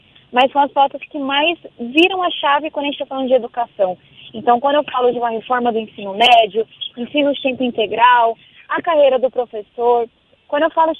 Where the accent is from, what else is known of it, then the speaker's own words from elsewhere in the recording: São Paulo, Brazil; eu venho da periferia de São Paulo